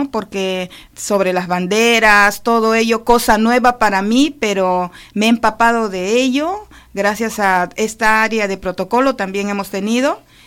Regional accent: Peru; Soy peruana, quisiera decir esto, porque tengo algunos estudios de maestra en mi país.

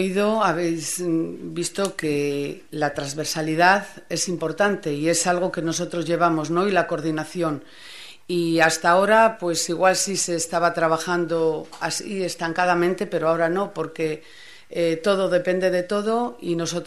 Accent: Laredo, Cantabria, Spain; que como somos de Laredo, ¿no? Pues a muy buen puerto hemos llegado.

